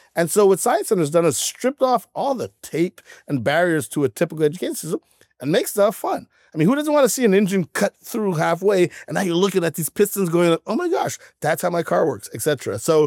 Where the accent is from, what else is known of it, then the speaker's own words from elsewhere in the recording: Montreal, Quebec, Canada; I'm a card-carrying Canuck. Grew up dans la belle province, in the province of Quebec, in the city of Montreal.